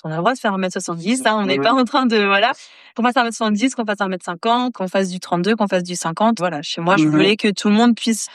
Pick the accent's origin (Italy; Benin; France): France; Normandy; Sur Malonnet, dans ma ville natale, j'organise un salon qui va accueillir 30 d'entrepreneuses normandes